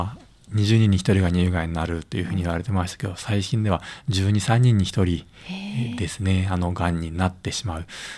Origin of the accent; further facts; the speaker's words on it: Kyushu, Japan; now in Yao, Japan; そうですね、九州出身です。